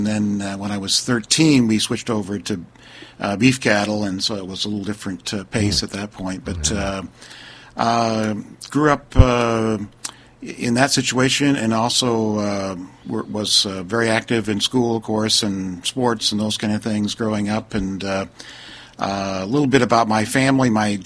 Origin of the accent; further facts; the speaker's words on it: Iowa, United States; Yes, I was born and raised in Iowa, so northeast Iowa, and grew up on a farm there.